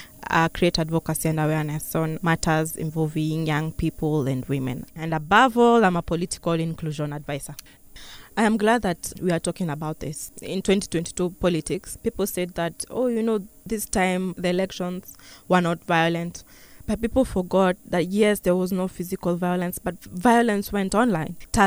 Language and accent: English; Juja, Kiambu County, Kenya; I'm a young woman who's involved in politics. I come from Kiambu County, a constituency known as Juja.